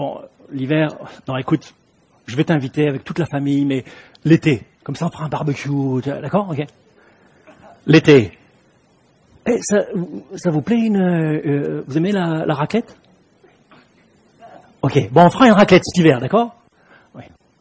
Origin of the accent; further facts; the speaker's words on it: France; On imagine en tant que Français qu'il faut nécessairement entrée, plat, salade, fromage et dessert